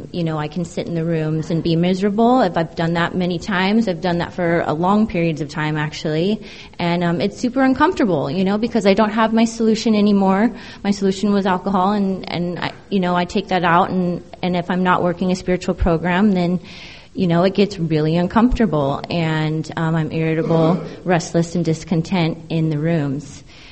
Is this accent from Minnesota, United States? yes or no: no; San Diego, California, United States; I am from San Diego, born and raised, and I did all my drinking and using in this town.